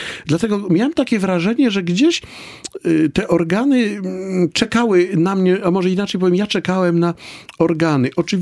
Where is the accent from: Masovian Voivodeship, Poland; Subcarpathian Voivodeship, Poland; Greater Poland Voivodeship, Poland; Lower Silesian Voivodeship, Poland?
Subcarpathian Voivodeship, Poland; Rzeszów; z mojego rodzinnego miasta, czyli z Rzeszowa